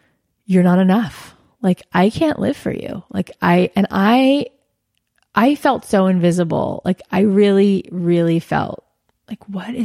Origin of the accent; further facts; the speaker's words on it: Boca Raton, Florida, United States; We're talking like Boca Raton where people go to retire.